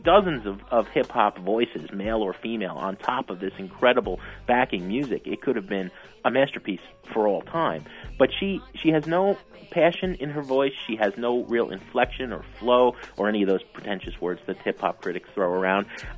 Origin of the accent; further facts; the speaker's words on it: Jersey City, New Jersey, United States; also born or lived in Hoboken; now in Chicago, United States; Out here, you know, I grew up in Jersey City and Hoboken, right? And out here, I'm always getting these polite Midwesterners who are saying, you're so East Coast